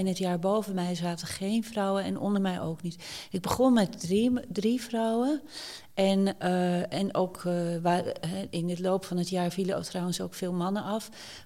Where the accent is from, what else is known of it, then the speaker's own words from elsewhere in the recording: Vlaardingen, South Holland, Netherlands; moved away as an adult; Ik ben geboren in Vlaardingen. En opgegroeid in de Westwijk en een tijdje in Holy gewoond en daarna aan de Hooglaan. Maar op mijn 18e heb ik Vlaardingen verlaten, voorgoed, denk ik.